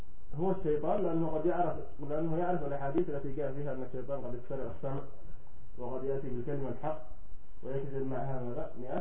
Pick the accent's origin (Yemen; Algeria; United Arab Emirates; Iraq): Yemen; Aden; كما يقال عندنا في عدن